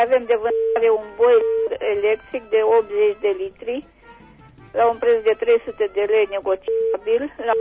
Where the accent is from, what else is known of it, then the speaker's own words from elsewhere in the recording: Reșița, Caraș-Severin, Romania; sunt din Reșița și revin cu anunțul.